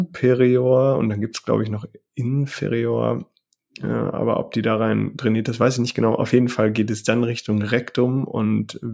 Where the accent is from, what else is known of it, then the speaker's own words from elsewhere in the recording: North Rhine-Westphalia, Germany; aus meinem Heimatbundesland NRW